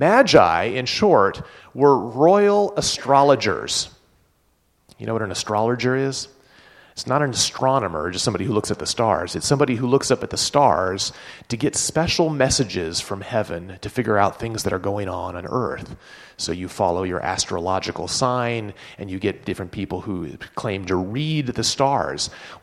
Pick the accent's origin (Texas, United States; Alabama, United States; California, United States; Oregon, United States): California, United States; I come from Southern California. I made it out alive. And I moved here in 2001, but I lived in Southern California for a lot of years.